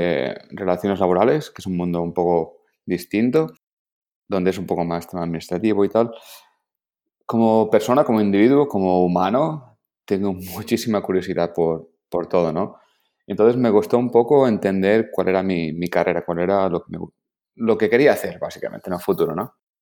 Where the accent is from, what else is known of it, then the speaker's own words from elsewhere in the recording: Barcelona, Catalonia, Spain; soy de Barcelona, he vivido fuera y tal